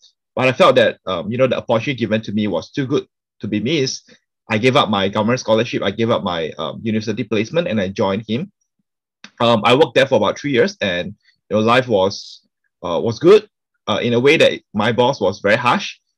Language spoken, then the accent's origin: English; Singapore; I think growing up in Singapore, there were certain occasions where I felt financially quite inferior